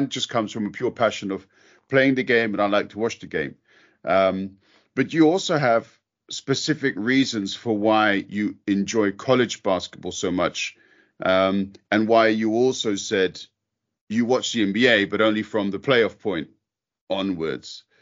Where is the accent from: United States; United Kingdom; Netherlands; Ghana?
United Kingdom; London; I'm like British guy. I grew up in London, and I love basketball from the age of 8 or 9.